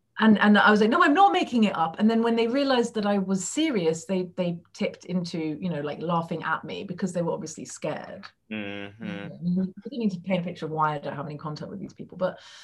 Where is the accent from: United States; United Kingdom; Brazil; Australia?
United Kingdom; England; born there; I was born in England and then we immediately moved out. So when I came back when I was 10 or 11